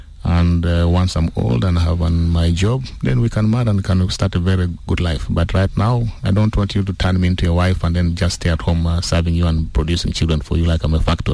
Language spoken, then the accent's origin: English; Uganda; when I was growing up in Uganda, we had some of our classes under the trees.